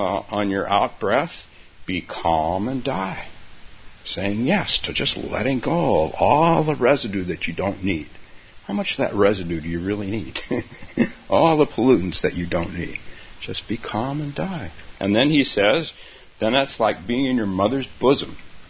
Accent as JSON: {"language": "English", "town": "San Francisco", "region": "California", "country": "United States", "said": "So, in San Francisco, where I'm from, I'm kind of from San Francisco, not exactly, but kind of."}